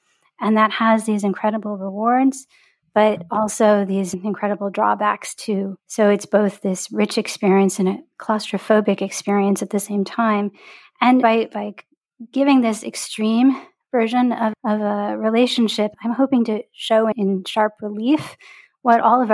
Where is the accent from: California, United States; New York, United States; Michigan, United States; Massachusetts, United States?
Michigan, United States; Detroit; It's about a coming-of-age story of a girl growing up in Detroit, where I grew up